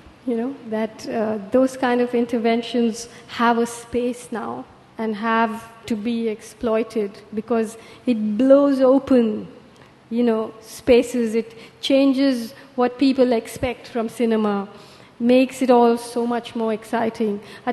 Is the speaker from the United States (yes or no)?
no; India; You're an American and I'm an Indian and so-and-so is a Moroccan.